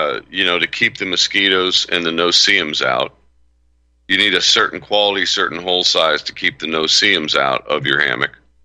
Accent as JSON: {"language": "English", "region": "Florida", "country": "United States", "tie": "born or raised there", "said": "Well, yeah, I grew up in Florida, so I know a little bit about that."}